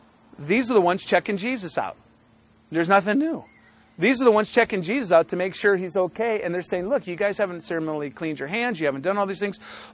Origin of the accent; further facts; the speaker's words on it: Minnesota, United States; I got my Orthodox buddy and his wife a really good room up on the 13th floor, and we're from Minnesota